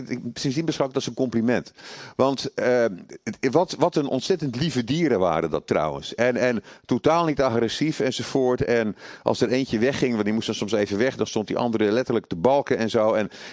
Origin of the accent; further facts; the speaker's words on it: Netherlands; Ook als Nederland, ook als land waar we mogen wonen, waar ik geboren ben, opgegroeid.